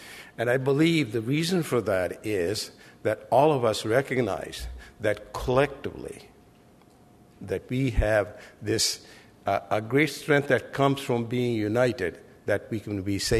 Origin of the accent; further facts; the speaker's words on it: Burnaby, British Columbia, Canada; both of us, although we come from Burnaby and we have the same kind of political persuasions